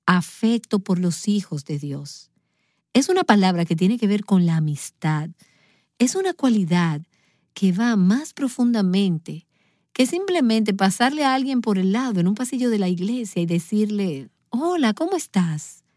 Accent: Philadelphia, Pennsylvania, United States; Algunas de ustedes saben que provengo de la ciudad de Filadelfia. Allí fue donde crecí.

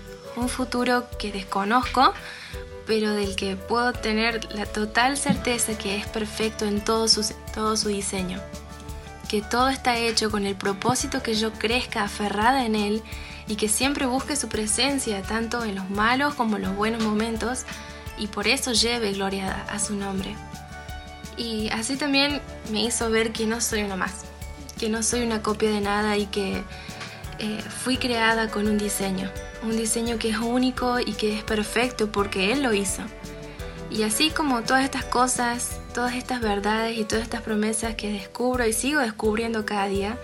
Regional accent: Córdoba, Argentina; soy estudiante y soy de Córdoba, Argentina.

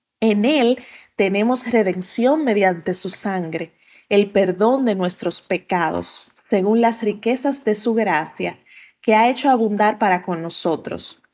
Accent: Santo Domingo, Distrito Nacional, Dominican Republic; de Santo Domingo, República Dominicana.

